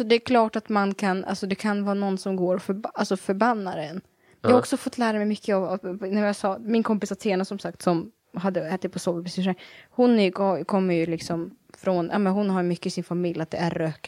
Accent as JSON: {"language": "Swedish", "country": "Iceland", "said": "Jag är från Island."}